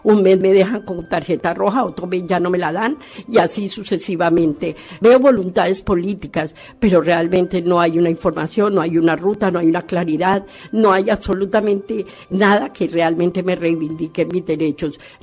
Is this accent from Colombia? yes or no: yes; Colombia; en este caso en mi país, Colombia.